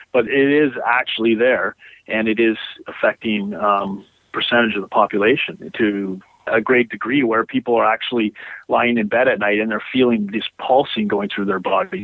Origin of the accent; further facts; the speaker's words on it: Ontario, Canada; I'm originally from a small northern community in Ontario, the province of Ontario, which is basically just above Minnesota, if you could put the geography in that way.